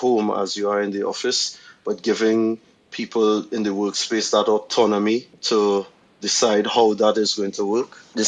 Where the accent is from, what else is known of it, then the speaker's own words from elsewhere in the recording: Trinidad & Tobago; Trinidad. Oh, sunny, yeah. Trinidad in the Caribbean.